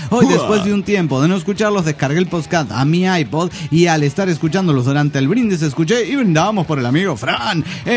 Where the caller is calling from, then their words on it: Nogales, Sonora, Mexico; soy su amigo de Nogales, Sonora